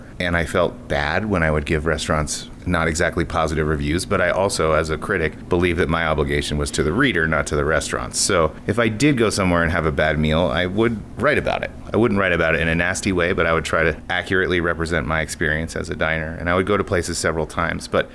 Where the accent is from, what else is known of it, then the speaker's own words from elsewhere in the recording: Emmaus, Pennsylvania, United States; I'm actually from Emmaus, which is a small town outside of Allentown, which is about an hour from Philly. That town felt very small to me, even as a child.